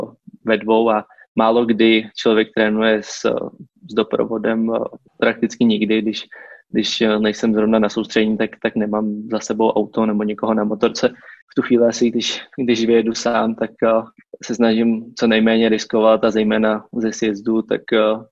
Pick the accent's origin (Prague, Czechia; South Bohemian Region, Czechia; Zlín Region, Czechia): Prague, Czechia; Já tím, že jsem vyrůstal v Praze a pokud teď čas v Čechách trávím, tak je to většinou v Praze